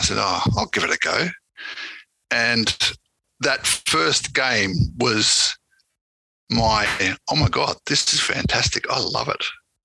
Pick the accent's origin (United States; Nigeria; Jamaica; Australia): Australia; Canberra, Australian Capital Territory; I'm here from Australia, from Canberra, Australia, across the ocean.